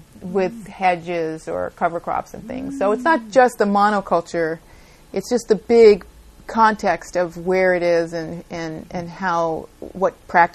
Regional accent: California, United States; seeing and growing up in California and seeing how California is changing and getting more and more crowded

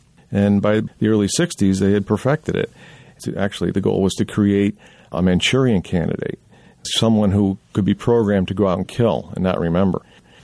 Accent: Waterbury, Connecticut, United States; And being Irish Catholic from Waterbury, we were so thrilled to have this person in the White House.

